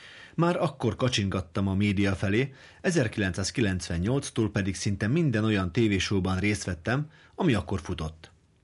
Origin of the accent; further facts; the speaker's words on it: Budapest, Hungary; Mint kőbányai lakótelepi gyerek, sokat rúgtam a labdát a telepi gyerekekkel a közeli pályán.